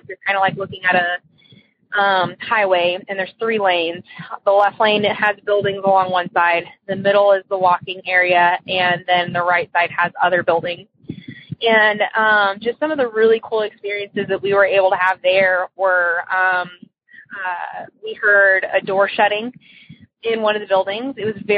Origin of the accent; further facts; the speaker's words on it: Texas, United States; also born or lived in Hawaii; I'm from Texas. And I used to live in Hawaii.